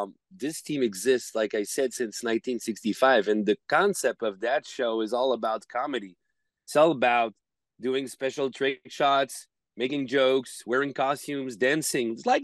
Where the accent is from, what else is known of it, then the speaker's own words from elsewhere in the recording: Quebec, Canada; You know, we grew up here in French Quebec, like I said, very small community of French people here.